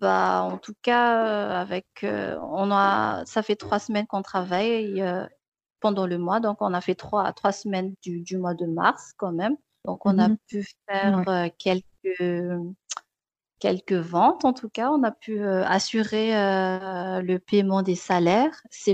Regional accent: Madagascar; Une identité que moi, je viens de Madagascar, j'habite à Diego, je vois des couleurs, je vis des choses à travers tout ça.

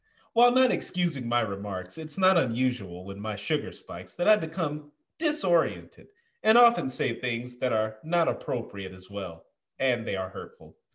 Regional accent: Mississippi, United States; I grew up in Mississippi, so I've heard some real humdingers for excuses for racism.

